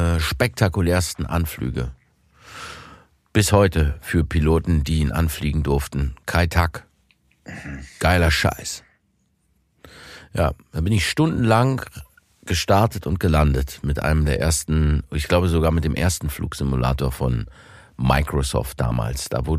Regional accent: East Germany, Germany; Na, ich komme aus der DDR.

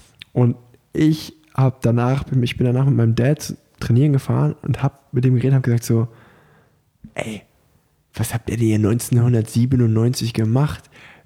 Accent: Unna, North Rhine-Westphalia, Germany; ich komme aus Unna

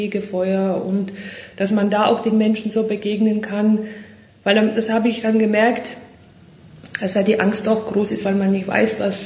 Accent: Upper Silesia, Poland; Also geboren bin ich in Polen, in Oberschlesien. Dort bin ich auch aufgewachsen.

